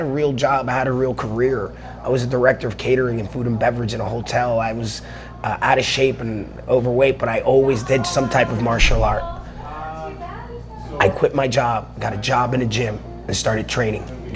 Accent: Elizabeth, New Jersey, United States; I grew up in Elizabeth, New Jersey.

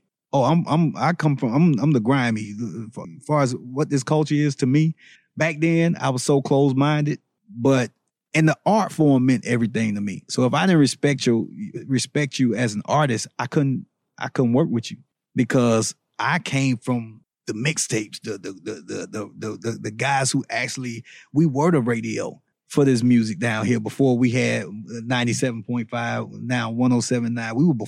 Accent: Orlando, Florida, United States; born there; I was born in Orlando, Florida. So that was my thing, back and forth to Orlando.

